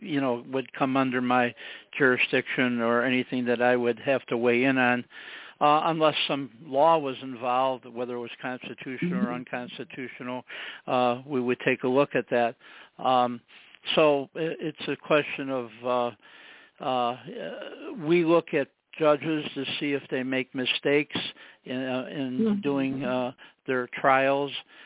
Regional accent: Chicago, Illinois, United States; born there; I am a Chicagoan. I was born on the west side, near the border of Austin Avenue, and the other side of the Austin is Oak Park.

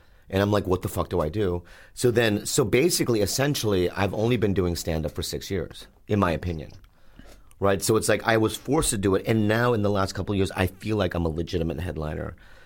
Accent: San Diego, California, United States; also born or lived in Minnesota; When I was a kid, I lived in Minnesota, but mostly in San Diego. I was born in San Diego.

